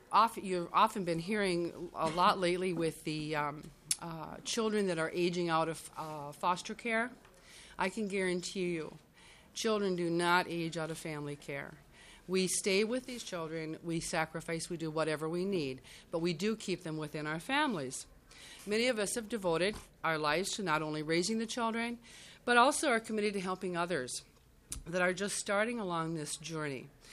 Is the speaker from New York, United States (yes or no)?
no; Elk River, Minnesota, United States; I'm from Elk River, Minnesota.